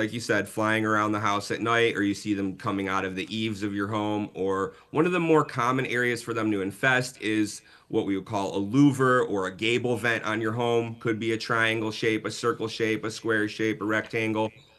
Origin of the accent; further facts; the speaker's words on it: Michigan, United States; now in Southern US; One thing is, I'm from Michigan originally. In the north, the building codes are a little more strict because of the cold weather.